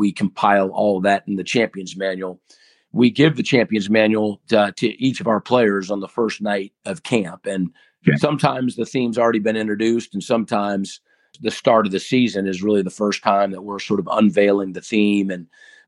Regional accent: Ohio, United States; And I'm from Seattle in Ohio, so I don't know Youngstown State or anything like that.

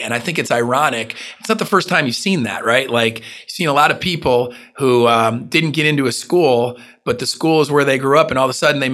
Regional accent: New York, United States; there's hardly any Italians in Alabama, or at least not as many as I'm used to growing up in New York

